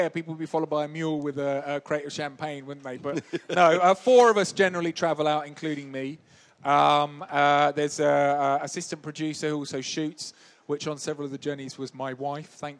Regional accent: London, United Kingdom; I was a kid from London

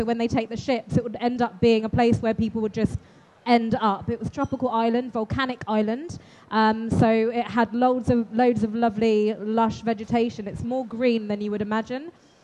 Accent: Southampton, South East England, United Kingdom; I was born in Southampton, so I'm from Hampshire originally, but both my parents came over from the Indian Ocean island of Mauritius. So growing up, I was from second generation.

